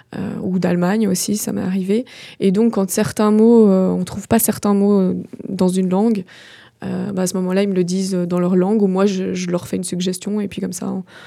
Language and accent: French; Geneva, Switzerland; Voilà, j'ai grandi à la Servette, j'avais une nounou italienne qui est devenue ma maman italienne, en l'occurrence, ma mère étant décédée quand j'étais petite. Et j'étais dans ce quartier d'émigrés italiens, espagnols